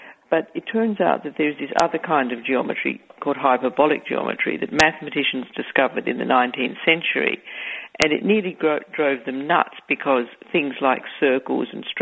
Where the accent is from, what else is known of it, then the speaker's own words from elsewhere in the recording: Queensland, Australia; We grew up in Queensland, the state of Australia, where the Great Barrier Reef is.